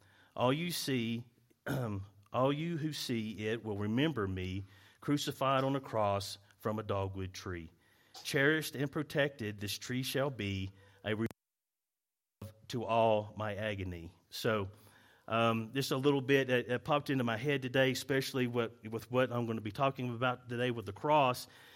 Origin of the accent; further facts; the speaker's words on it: North Carolina, United States; I have mentioned in the past that I'm from North Carolina. So one of the things that I remember from my childhood of being in North Carolina is a particular tree that we have there.